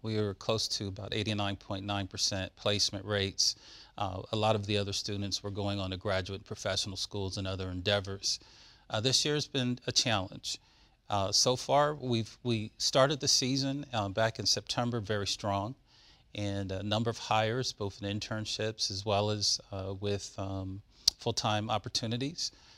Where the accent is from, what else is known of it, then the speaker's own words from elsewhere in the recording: Princeton, New Jersey, United States; It was interesting. I grew up in a section of Princeton that was referred to as the Witherspoon Corridor, or Black Princeton.